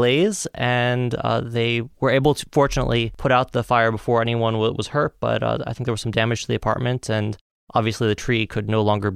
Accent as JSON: {"language": "English", "region": "New Jersey", "country": "United States", "tie": "born or raised there", "said": "In New Jersey."}